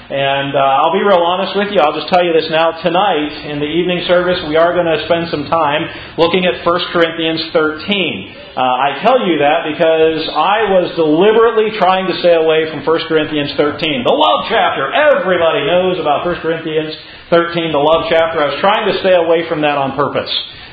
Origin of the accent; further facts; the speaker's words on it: Pennsylvania, United States; I grew up in Pennsylvania. Actually, my wife and I, we grew up in Pennsylvania, grew up about 10 minutes away from each other